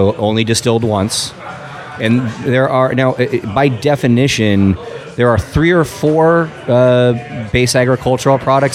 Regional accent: California, United States; now in New Orleans, United States; I grew up near San Francisco, so very big Japanese population, Japanese-American population. Here in New Orleans, we don't have that big of a Japanese population.

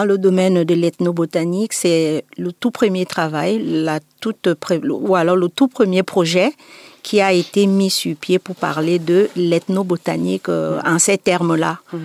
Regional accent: Cameroon; Je suis camerounaise, comme il a déjà été souligné.

